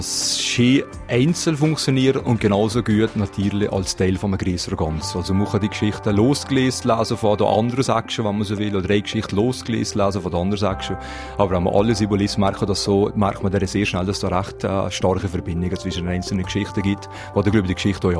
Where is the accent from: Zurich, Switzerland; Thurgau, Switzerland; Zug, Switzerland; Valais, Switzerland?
Valais, Switzerland; Ich bin in Leig aufgewachsen, habe 20 Jahre hier gelebt, bin nachher weg, bin dann wieder zurückgekommen.